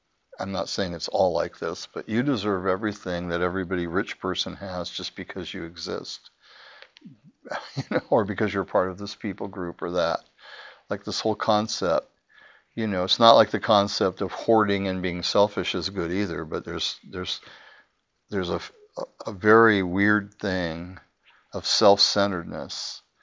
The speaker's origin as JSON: {"language": "English", "country": "United States", "said": "I am an American and I am rich."}